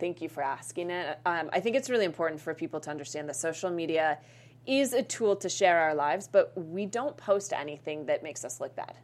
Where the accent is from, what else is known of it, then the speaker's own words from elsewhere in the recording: Boulder, Colorado, United States; So I'm from Boulder, Colorado. Mm-hmm. It is a very, very active place.